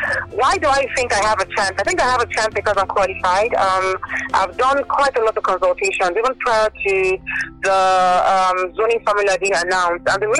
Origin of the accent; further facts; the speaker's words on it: Abeokuta, Ogun, Nigeria; Every time I'm in Abeokuta, in my home state, Ogun, I'm on radio engaging the people